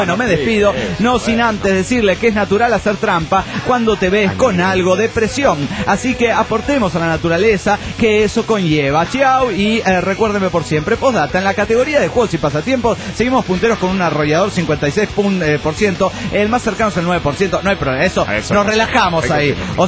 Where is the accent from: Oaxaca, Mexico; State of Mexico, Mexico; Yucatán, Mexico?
Yucatán, Mexico; Mérida; de Mérida, Yucatán.